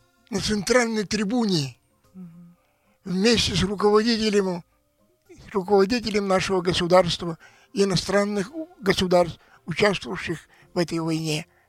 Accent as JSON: {"language": "Russian", "region": "Buryatia", "country": "Russia", "said": "Говорю, я бурят, они не знали такой национальности, не слышали."}